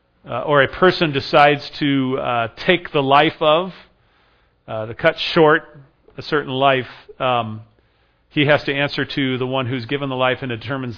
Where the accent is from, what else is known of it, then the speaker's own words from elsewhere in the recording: California, United States; I grew up in California